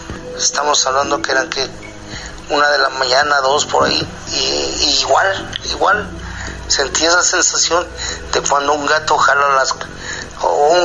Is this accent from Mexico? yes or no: yes; Querétaro, Mexico; Tengo 51 años. Soy de aquí de Querétaro, Querétaro.